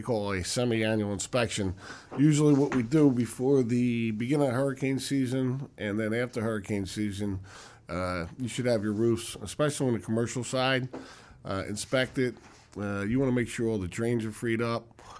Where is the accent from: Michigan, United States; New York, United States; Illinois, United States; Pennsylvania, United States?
Pennsylvania, United States; Philadelphia; I grew up in Philadelphia. I went into the Marine Corps after graduation of high school.